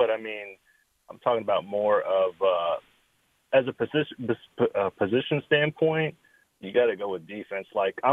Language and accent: English; Houston, Texas, United States; you know, I'm from Houston. I'm a Houston Texans fan.